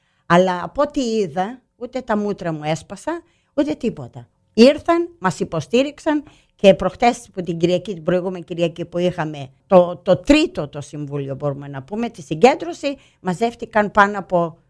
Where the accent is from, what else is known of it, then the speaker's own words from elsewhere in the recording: Kalamata, Peloponnese, Greece; Ο στόχος είναι ότι είμαι από την Καλαμάτα. Γεννημένη στην Καλαμάτα.